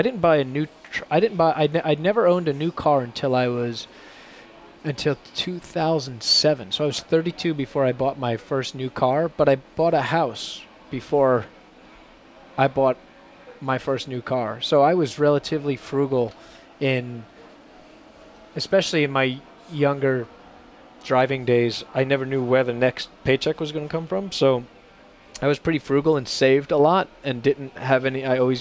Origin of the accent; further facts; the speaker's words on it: New York, United States; Growing up on Long Island, you can't not like Seinfeld.